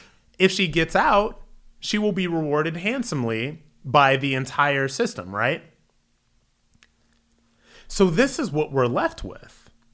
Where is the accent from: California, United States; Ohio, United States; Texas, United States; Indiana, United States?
Ohio, United States; Akron; Born and raised in Akron, Ohio, went into the military, was in combat. My earlier days in New York City, I made $30,000 a year at my first job.